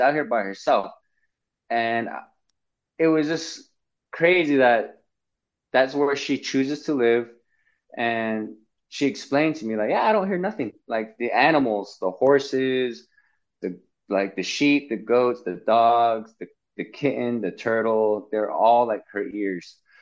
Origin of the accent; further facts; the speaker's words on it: New Mexico, United States; I'm from the Navajo Nation, and that's Arletta.